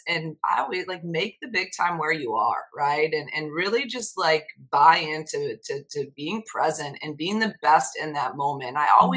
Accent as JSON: {"language": "English", "region": "Iowa", "country": "United States", "tie": "born or raised there", "said": "I'm from Iowa, so growing up in Big Ten country, I've watched it my entire life."}